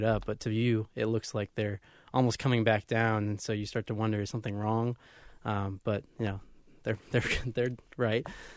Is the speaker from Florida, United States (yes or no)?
yes; Florida, United States; I guess growing up in Florida, the visual image I can think of is every once in a while, you know, it was an ordeal to see the shuttles launch